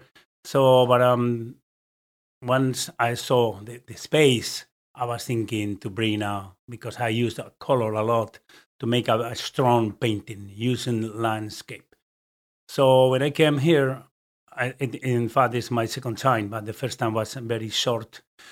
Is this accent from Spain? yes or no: yes; Zaragoza, Aragon, Spain; English is a second language; also born or lived in Barcelona; Okay, so I was born in Barcelona because my father was working there at that time. So I have two more brothers born in Barcelona. But then we moved to Zaragoza.